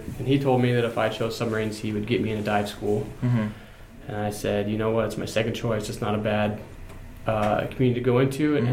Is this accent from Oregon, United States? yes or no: yes; Portland, Oregon, United States; moved away as an adult; also born or lived in Bend, Oregon; I'm originally from Oregon. Spent the first 12 years of my life in Portland and moved to Bend.